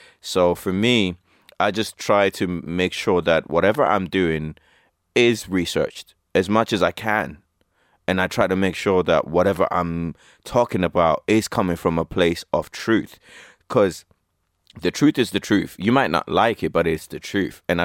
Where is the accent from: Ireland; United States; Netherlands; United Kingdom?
Ireland; Shannon, County Clare; It is about growing up in Shannon, County Clare. And it is about being a first generation immigrant and making my way through teenage life and the complications of being from the diaspora while also hanging on to what it means to be Irish in 2001 and beyond